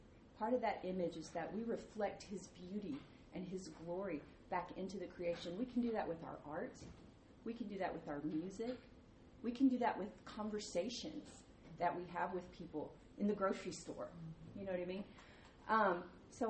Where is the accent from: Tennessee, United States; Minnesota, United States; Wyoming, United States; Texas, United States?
Tennessee, United States; Nashville; But I'm from Nashville, Tennessee. I grew up in the music business.